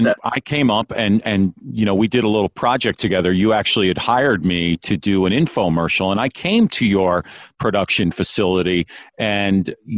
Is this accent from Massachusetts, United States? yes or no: no; New York, United States; for a guy like me who's from the New York area, you know, I was born in New York, I still like hearing their Boston accents.